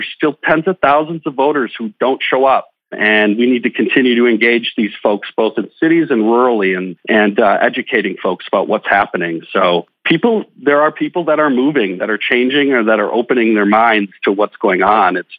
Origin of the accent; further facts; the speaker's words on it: Wauwatosa, Wisconsin, United States; The city of Wauwatosa, when I grew up in Wauwatosa, it was a ruby red Republican town.